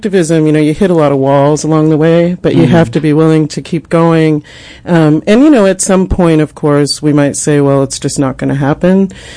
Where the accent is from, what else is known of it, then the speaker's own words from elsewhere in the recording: Boston, Massachusetts, United States; You know, I am from Boston. In Massachusetts, you have to grow indoors.